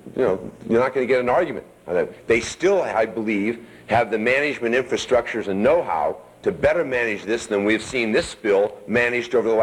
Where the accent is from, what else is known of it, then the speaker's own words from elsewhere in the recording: Martinez, California, United States; in my hometown, Martinez, California